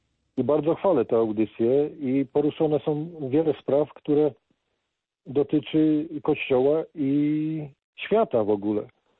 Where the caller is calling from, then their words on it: Pomeranian Voivodeship, Poland; Jestem słuchaczem z Pomorza.